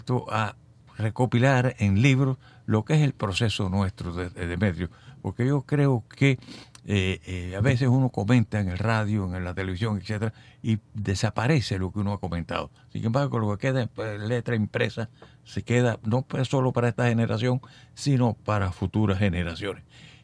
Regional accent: Cienfuegos, Cuba; moved away as an adult; also born or lived in Havana; Sí, soy cienfueguero, me siento orgulloso, como todos los que nacimos en la Perla del Sur, de aquella ciudad. Sí, allí me crié y Cienfuegos fue la vida para mí. Han pasado tantos años que salí de Cienfuegos, fui a La Habana, donde me gradué en la universidad, etcétera, después al exilio.

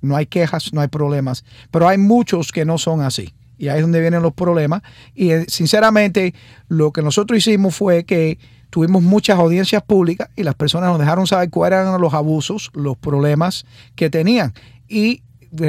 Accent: Miami, Florida, United States; born there; yo soy de padres cubanos, pero nacido en Miami.

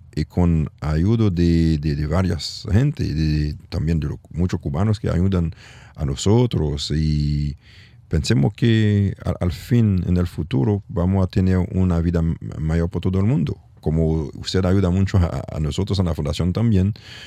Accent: Haiti; Spanish is a second language; also born or lived in Africa / Europe / Canada; now in Miami, United States; Yo salí de Haití de exilio, fui en África con mis padres y después en Europa y después en Canadá y después llego aquí en Miami.

